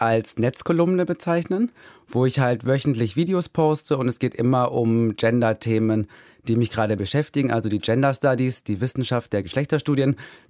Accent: Recklinghausen, North Rhine-Westphalia, Germany; Ich bin in Recklinghausen groß geworden, nicht unbedingt eine Großstadt.

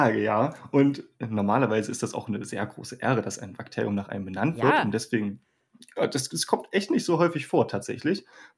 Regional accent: Kauxdorf, Brandenburg, Germany; mein Heimatdorf Kauxdorf kommt, dann Kauxdorfus oder irgendwie sowas.

